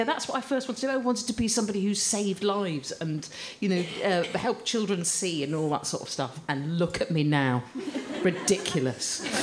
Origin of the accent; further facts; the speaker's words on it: Croydon, London, United Kingdom; born there; because I was born in Croydon.